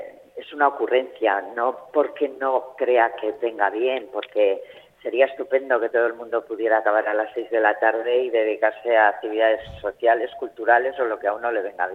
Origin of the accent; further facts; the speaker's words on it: Burgos, Castile and León, Spain; now in Zaragoza, Spain; hace unos años estoy viviendo aquí en Zaragoza. Yo soy de Burgos. Uh-huh. Y he tenido que trasladarme aquí a Zaragoza porque mi centro de trabajo lo cerraron.